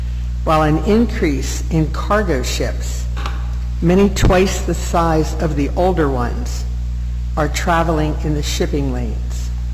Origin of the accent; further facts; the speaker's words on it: Philadelphia, Pennsylvania, United States; And even though I was born and raised in Philly, I always felt Strathmere was my real home.